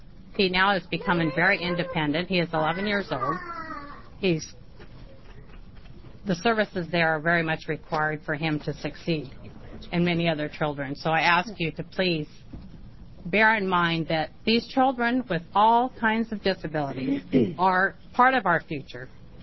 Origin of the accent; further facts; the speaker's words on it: Washington, United States; I am from Washington State.